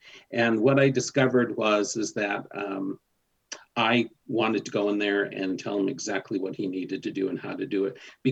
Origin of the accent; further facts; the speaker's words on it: East Providence, Rhode Island, United States; Like I said, I grew up in East Providence, Rhode Island, a little suburb called Riverside.